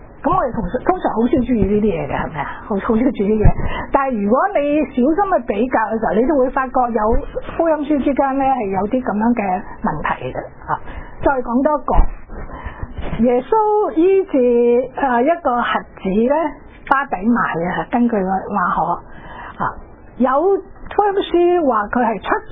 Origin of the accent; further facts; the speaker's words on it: China; 比我哋中国人以前嗰啲卜斋咧